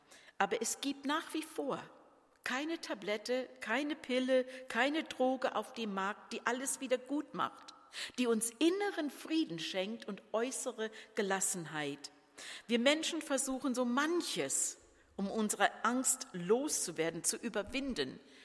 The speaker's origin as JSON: {"language": "German", "town": "Vancouver", "region": "British Columbia", "country": "Canada", "tie": "born or raised there", "said": "ich bin in Vancouver aufgewachsen, da sind ganz viele Chinesen"}